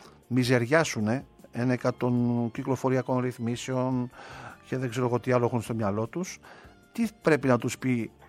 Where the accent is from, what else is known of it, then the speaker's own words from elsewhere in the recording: Igoumenitsa, Epirus, Greece; στην πατρίδα μου την Ιγουμενίτσα, εδώ και κάποια χρόνια γίνεται μια καλή διοργάνωση.